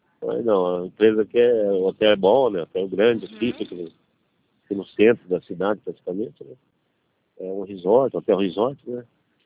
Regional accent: Atibaia, São Paulo, Brazil; Eu sou de Atibaia.

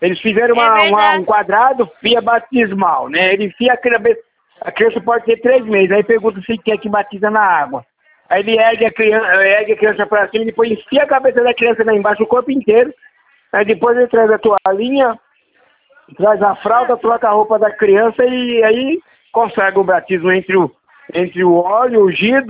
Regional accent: Bahia, Brazil; now in São Paulo, Brazil; Eu sou baiano, mas moro em São Paulo há 40 anos atrás.

